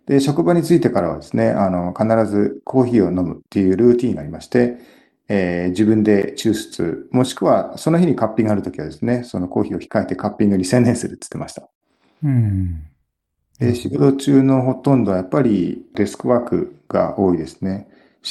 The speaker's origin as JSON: {"language": "Japanese", "country": "El Salvador", "tie": "born or raised there", "also_born_or_lived": "Melbourne, Australia", "second_language": "Japanese", "moved": "as an adult", "said": "以前はですね、故郷のエルサバドルで、現地の先生、英語と科学の先生を、3年やってました。"}